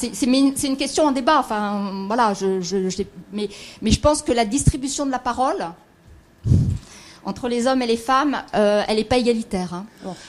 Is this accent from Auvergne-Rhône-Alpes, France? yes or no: no; Île-de-France, France; donc je viens de la Seine-Saint-Denis